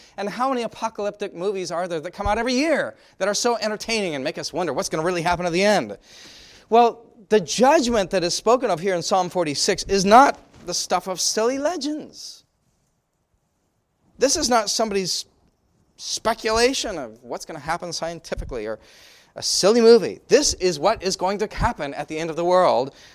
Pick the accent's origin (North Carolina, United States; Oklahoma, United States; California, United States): California, United States; Now, I grew up in California, and I know that Pastor did as well.